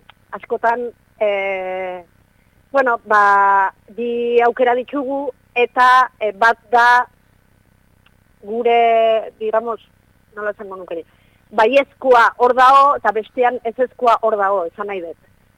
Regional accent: San Sebastián, Basque Country, Spain; now in Baztan, Spain; Ni donostiarra naiz, baina hemen bastanen bizi naiz dela, oain dela, ia amabost urte.

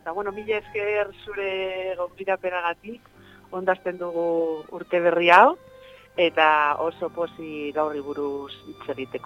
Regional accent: Bilbao, Basque Country, Spain; moved away as an adult; ni Bilbokoa naiz, batuan han hasi nintzen. Da gero, 19 urterekin ja Madrilera joan nintzen

